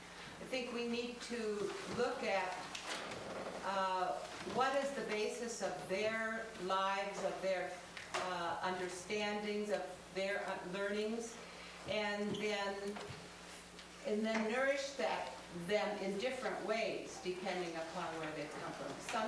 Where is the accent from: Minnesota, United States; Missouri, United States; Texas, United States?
Minnesota, United States; I'm from Minnesota on a trip out here.